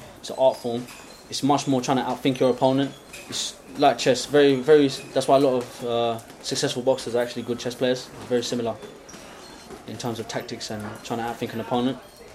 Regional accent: Newham, London, United Kingdom; I'm from Newham, East London.

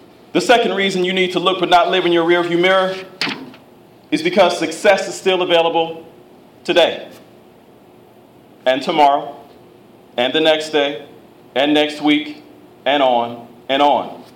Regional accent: Akron, Ohio, United States; But I remember growing up in Akron, Ohio, and watching Channel 43 WUAB in Cleveland

